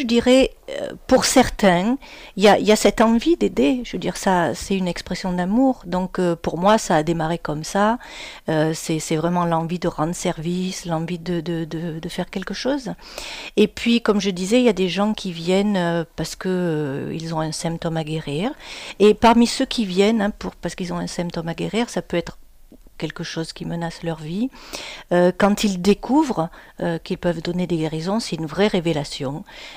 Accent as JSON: {"language": "French", "town": "Manosque", "region": "Provence-Alpes-Côte d'Azur", "country": "France", "tie": "born or raised there", "said": "Il était cantonnier à Manosque, j'ai grandi à Manosque."}